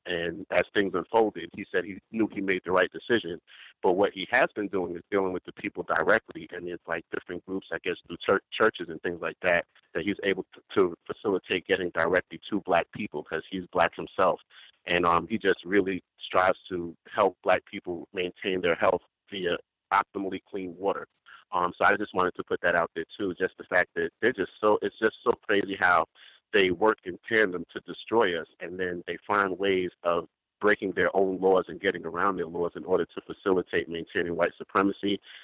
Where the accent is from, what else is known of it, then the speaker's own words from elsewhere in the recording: Brooklyn, New York, United States; And I just remember growing up in Brooklyn in the 80s and the 90s, and house parties were one of the most dangerous places you could go